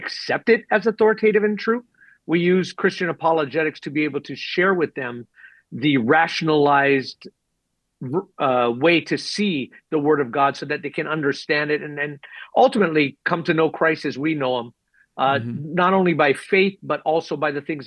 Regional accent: Hawaii, United States; Well, I'm from Hawaii, born and raised, born here in 69

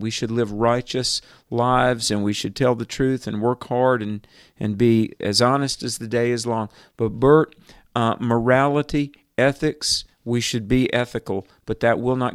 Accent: Southern United States, United States; You know, I grew up in the Bible Belt.

